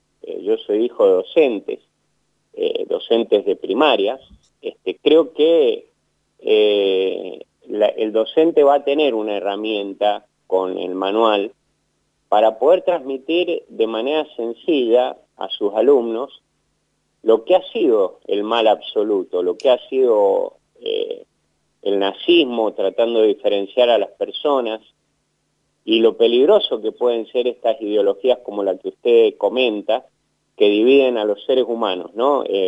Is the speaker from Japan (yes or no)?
no; Mendoza, Argentina; como mendocinos todos queremos tener